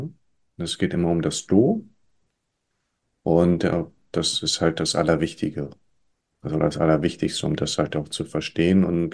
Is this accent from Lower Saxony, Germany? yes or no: no; Hamburg, Germany; ich bin hier in Hamburg geboren und habe eine sehr wilde Kindheit genossen mit vielen Künstlern, sehr politisch.